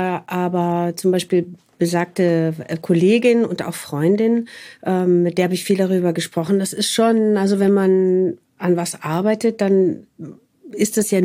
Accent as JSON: {"language": "German", "town": "Wuppertal", "region": "North Rhine-Westphalia", "country": "Germany", "tie": "born there", "said": "Also ich komme ja sozusagen vom Land sozusagen und bin geboren in Wuppertal."}